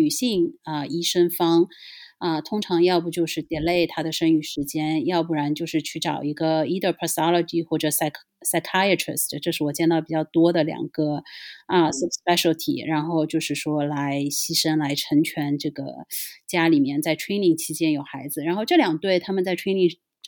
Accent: China; 其实是属于按照我们中国人的算法

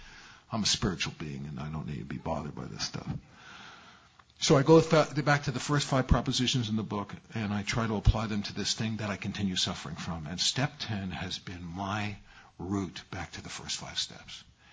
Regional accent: New York, United States; I grew up in New York, when you turn the lights on, the roaches scramble for the door.

